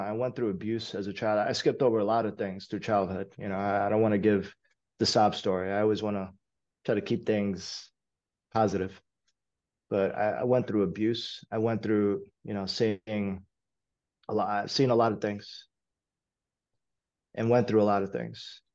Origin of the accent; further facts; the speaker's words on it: New York City, New York, United States; I grew up in New York City, so it was a no-brainer.